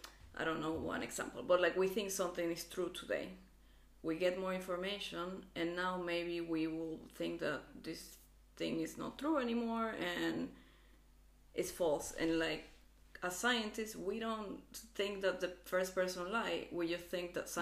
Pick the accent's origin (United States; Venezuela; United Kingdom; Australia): Venezuela; at least where I grew up in Venezuela